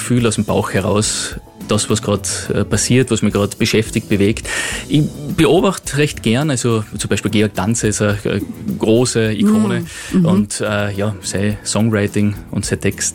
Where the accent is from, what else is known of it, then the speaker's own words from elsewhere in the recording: Carinthia, Austria; Ich bin Kärntner, ich bin leidenschaftlich auch Wiener, ich bin kein Wiener, also ich bin kein Wiener, aber gleichzeitig Kärntner Wiener